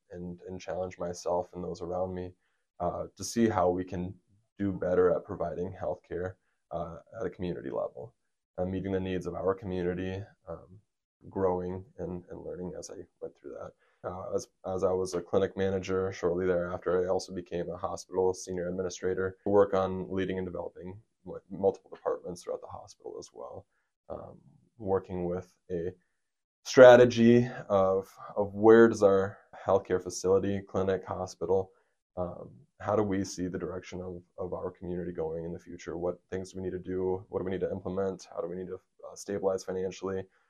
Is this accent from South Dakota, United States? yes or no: yes; Miller, South Dakota, United States; Like you said, I certainly understand how many miles are between facilities out here. Growing up in Miller